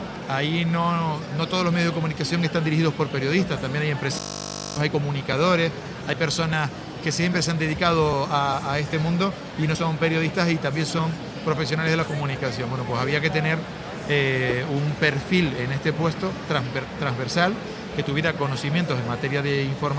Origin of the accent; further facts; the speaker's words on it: La Laguna, Canary Islands, Spain; Sí, bueno, yo soy de La Laguna, sí.